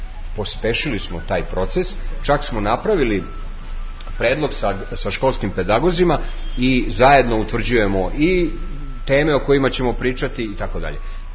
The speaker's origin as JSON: {"language": "Serbian", "country": "Serbia", "said": "kome i mi kao Srbi pripadamo, je li tako? Kao nebeski narod."}